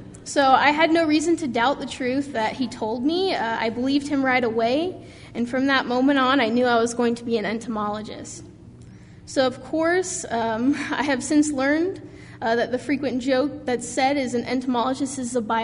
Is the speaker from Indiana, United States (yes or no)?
yes; Indiana, United States; The story actually takes place in my home state of Indiana, near the Limberlost Swamp.